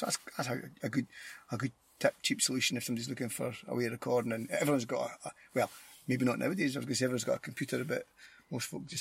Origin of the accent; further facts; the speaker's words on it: Scotland, United Kingdom; accent: Scottish; It's my poor Scottish accent.